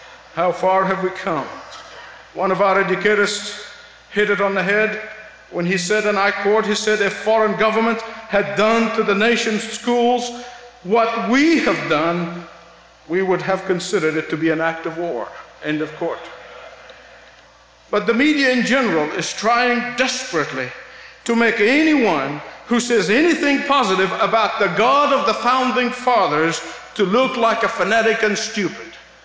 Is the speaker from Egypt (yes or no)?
yes; Egypt; I knew more about American history and the Christian foundation of this nation growing up in Egypt as a persecuted Christian minority than most kids in American schools.